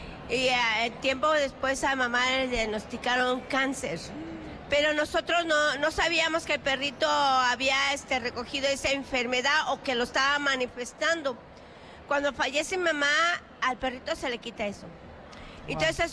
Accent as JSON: {"language": "Spanish", "town": "Chimalhuacán", "region": "State of Mexico", "country": "Mexico", "said": "Vengo del municipio de Chimalhuacán."}